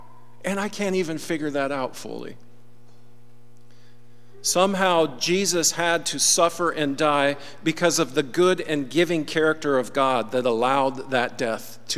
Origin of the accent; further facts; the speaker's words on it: Olympia, Washington, United States; So I grew up in Olympia, Washington. I loved it there. We lived in a little house out in the woods, and thick, big fir, Douglas firs everywhere on the property.